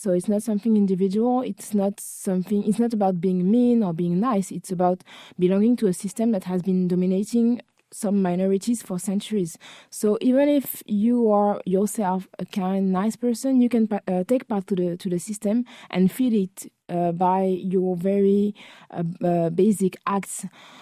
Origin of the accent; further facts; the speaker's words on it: Paris, Île-de-France, France; I'm black. For the people who don't hear me, I was born and raised in Paris, and I've been often asked where I was from in my own country.